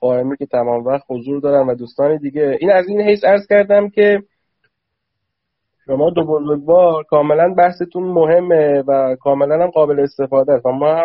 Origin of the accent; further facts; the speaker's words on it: Khuzestan, Iran; now in Tehran, Iran; چون بنده خودم هم اصالتاً خوزستانی هستم هرچند ساکن تهرانم